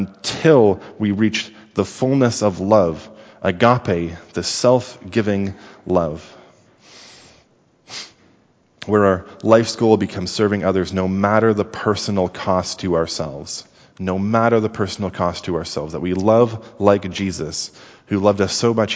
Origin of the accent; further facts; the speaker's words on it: Sudbury, Ontario, Canada; the place where I grew up in Sudbury has about 300 lakes just within the city limits, so there's lakes everywhere.